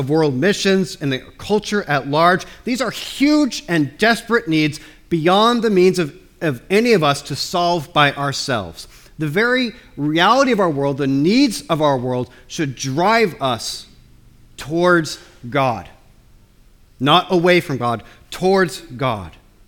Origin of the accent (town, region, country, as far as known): United States